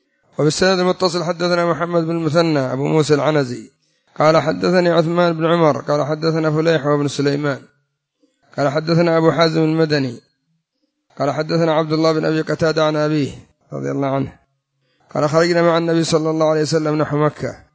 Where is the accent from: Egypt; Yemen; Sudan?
Yemen; عندنا في اليمن يستخدمونه في الجنابي